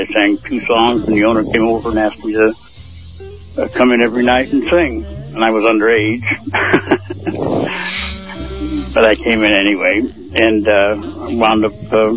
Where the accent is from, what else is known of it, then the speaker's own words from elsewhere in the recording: Arizona, United States; also born or lived in Illinois; now in Los Angeles, United States; I grew up in Illinois, first part of my life, then we moved to Arizona, and I went to school there, pretty much high school.